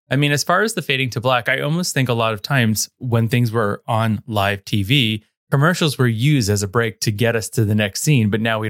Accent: New York City, New York, United States; born and raised in Queens, New York, I could do that heavy New York accent

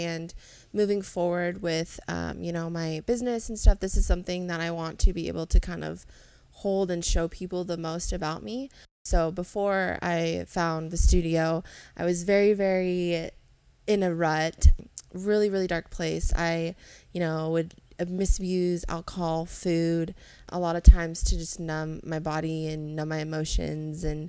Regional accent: Lake Tahoe, United States; So I grew up in Lake Tahoe, born and raised, super small town.

